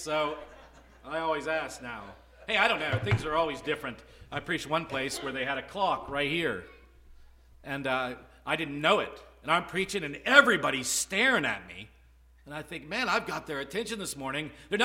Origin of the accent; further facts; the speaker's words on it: Bellsville, Ohio, United States; By the way, I grew up in Bellsville, Ohio. And we called that Little West Virginia